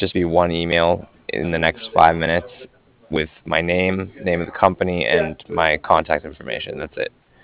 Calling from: Cardiff, Wales, United Kingdom; I was calling from Cardiff.

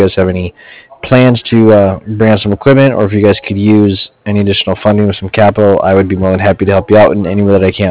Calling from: Cardiff, Wales, United Kingdom; Cardiff. I know it sounds weird over the phone. It's like Cardiff, Wales, C-A-R-D-I-F-F.

